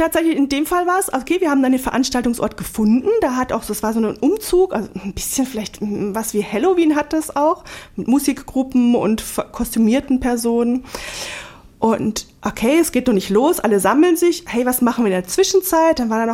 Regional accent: Southern Germany, Germany; Bis zum 18. Lebensjahr wurde ich in Süddeutschland in der Grenzregion Schweiz-Frankreich-Deutschland. Also ich bin sozusagen Grenzbewohnerin. Ne? Also meine Heimatstadt ist sowohl deutsch als über die Rheinbrücke hinweg dann schweizerisch. Und Frankreich ist auch ganz nah.

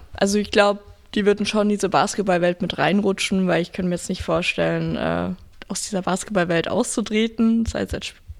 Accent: Dresden, Saxony, Germany; now in Erfurt, Germany; Ich bin 21 Jahre alt. Ich komme ursprünglich aus Dresden, bin jetzt aber nach Erfurt gezogen

